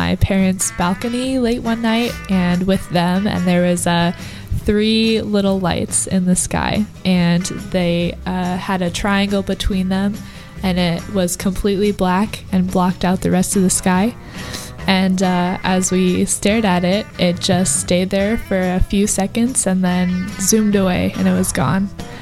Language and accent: English; Sedona, Arizona, United States; Since I'm from Arizona, originally lived in Sedona, Arizona, which is the like mystical capital of Arizona.